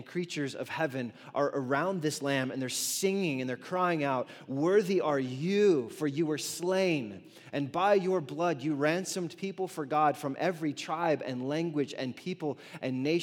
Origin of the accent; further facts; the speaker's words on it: South Carolina, United States; I grew up in South Carolina